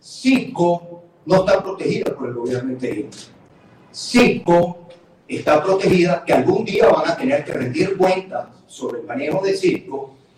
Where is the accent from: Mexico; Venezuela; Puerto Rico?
Venezuela; Lo que sí te puedo decir como venezolano, y como venezolano